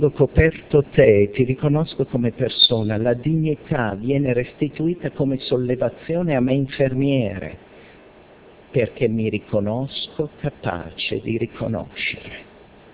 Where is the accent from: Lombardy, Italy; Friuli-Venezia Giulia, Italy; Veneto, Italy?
Lombardy, Italy; Bergamo; io sono bergamasco